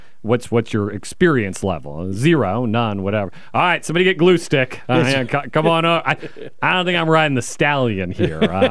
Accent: Wichita, Kansas, United States; now in Richmond, United States; when I moved here, and I am from Wichita, Kansas, so you just mentally imagine that.

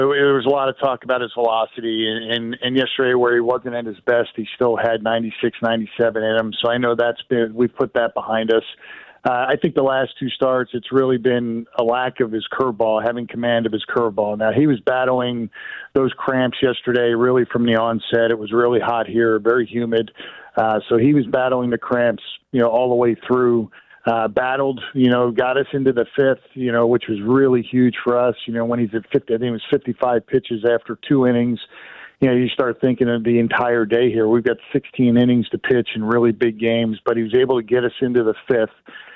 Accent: Philadelphia, Pennsylvania, United States; All I could think of, you know, I grew up in Philadelphia.

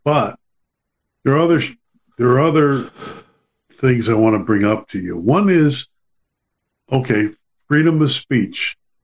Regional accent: United States; I'm an American. If I want to stand up and criticize Israel, I think I have the right to.

